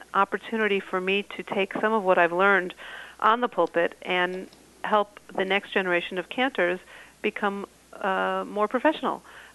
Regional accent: Milwaukee, Wisconsin, United States; I grew up in Milwaukee, Wisconsin.

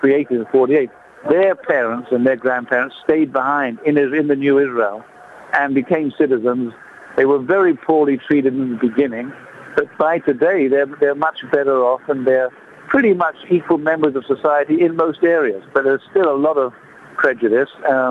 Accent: England, United Kingdom; But because I'm English, it's very hard for me

